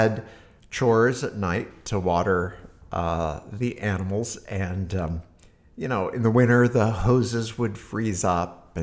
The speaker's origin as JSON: {"language": "English", "town": "Harvard", "region": "Nebraska", "country": "United States", "tie": "born or raised there", "also_born_or_lived": "Hastings", "said": "Yeah, I was born in Hastings, Nebraska. Grew up in a small town called Harvard, Nebraska. So same as the university."}